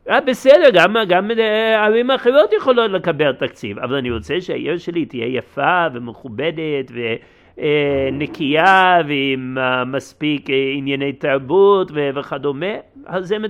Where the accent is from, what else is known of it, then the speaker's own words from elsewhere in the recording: United States; now in Israel; אני לא נולדתי בארץ ישראל. אני נולדתי במה שנקרא בטעות, המונח הוא ארצות הברית, זה לא באמת תרגום מדויק של השם, כן? אבל אני נולדתי שם. למדתי שם בבית ספר יהודי דתי.